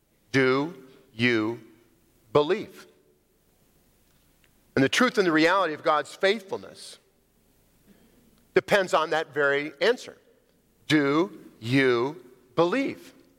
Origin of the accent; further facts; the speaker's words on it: Alaska, United States; Growing up in Alaska